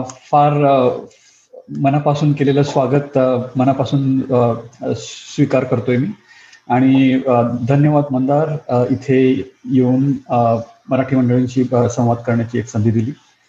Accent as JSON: {"language": "Marathi", "town": "Pune", "region": "Maharashtra", "country": "India", "tie": "born or raised there", "also_born_or_lived": "Solapur", "said": "so मी माझं लहानपण पुण्यातलं आहे, सोलापूरचा जन्म, पुण्यातलं लहानपण"}